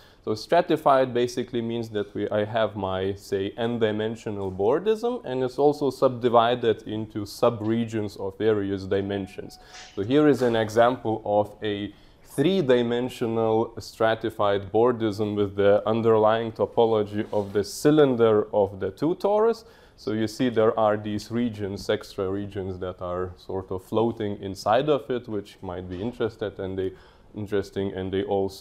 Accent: Vilnius, Vilnius County, Lithuania; don't try that. I come from Vilnius in Lithuania

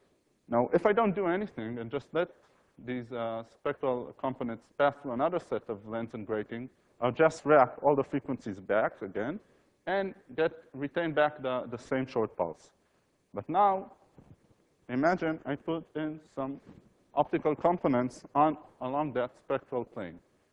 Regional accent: Israel; not because I came from Israel

